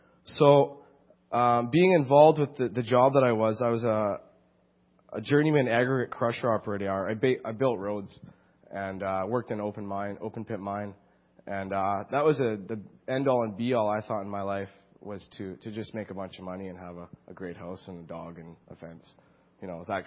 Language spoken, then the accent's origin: English; Burnaby, British Columbia, Canada; also born or lived in Calgary; As you know, I'm 27 years old. I was born in Calgary. I was raised in Burnaby.